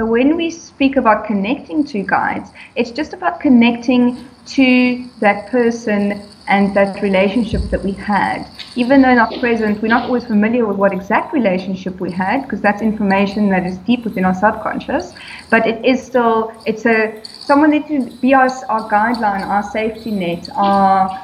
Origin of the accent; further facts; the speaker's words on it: Somerset West, Western Cape, South Africa; now in Durbanville, South Africa; Born and bred from Somerset West, Cape Town. I've moved to Durbanville side of the world about 2 years ago.